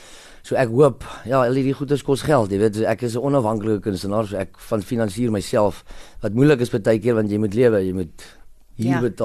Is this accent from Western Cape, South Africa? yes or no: yes; Parow, Western Cape, South Africa; born there; ek was in Perro gebore, so toe was ek daai tyd